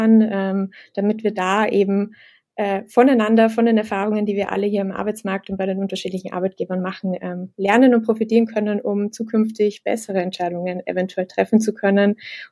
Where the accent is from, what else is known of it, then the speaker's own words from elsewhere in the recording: Vienna, Austria; Ich bin seit über 3 Jahren bei Kununu mittlerweile. Mhm. Ich bin in Wien, wie man es eventuell an meinem Akzent hören kann. Genau, lebe in Wien, arbeite in Wien hier bei Kununu